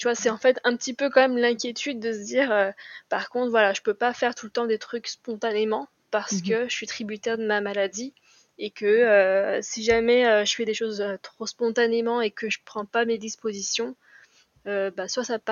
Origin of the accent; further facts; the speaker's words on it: Lyon, Auvergne-Rhône-Alpes, France; Par exemple, moi je suis de Lyon, donc on est tous amoureux de Strasbourg.